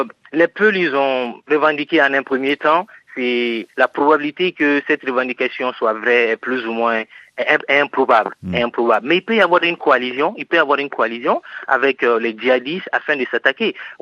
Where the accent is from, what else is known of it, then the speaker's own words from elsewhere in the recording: Mali; Effectivement, je suis malien